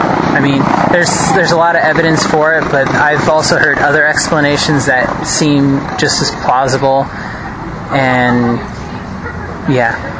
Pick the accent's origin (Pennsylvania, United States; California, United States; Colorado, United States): California, United States; Chula Vista; Chula Vista.